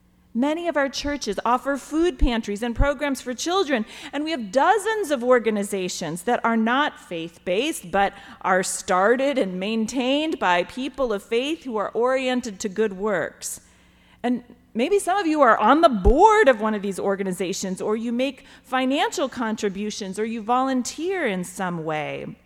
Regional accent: Wisconsin, United States; Anybody from Wisconsin out there? I'm from the Midwest.

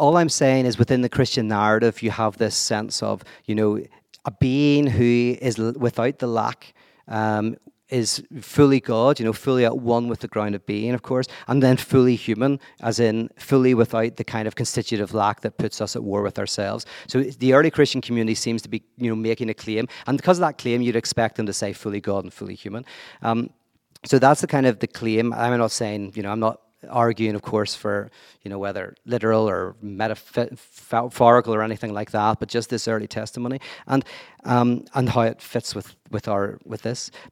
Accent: Northern Ireland, United Kingdom; I'm from Northern Ireland. I'm from like a crazy conflict and like civil war situation.

